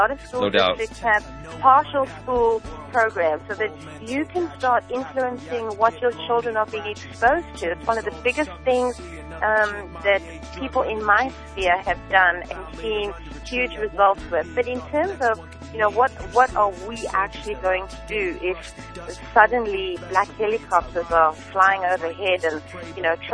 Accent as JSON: {"language": "English", "country": "South Africa", "tie": "born or raised there", "said": "I'm from South Africa, so I was brought up under colonial rule."}